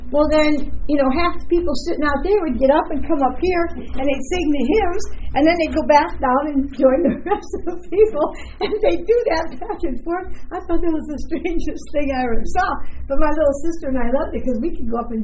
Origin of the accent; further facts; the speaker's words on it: Illinois, United States; I can remember growing up in Illinois, and on Sundays, you know, stores weren't open